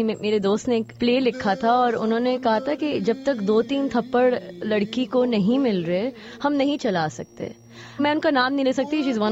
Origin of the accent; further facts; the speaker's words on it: Singapore; also born or lived in Karachi, Pakistan / Canada; now in London, United Kingdom; کراچی کی پیدائش ہے میری. اینڈ دین میں تھوڑی سی مونگرل ہوں, مطلب میں کافی دیشوں میں اور شہروں میں رہ چکی ہوں. You know I grow up in Singapore, Canada میں 6 سال رہی ہوں, وہاں میں نے اپنا انڈر گریڈ کیا تھا.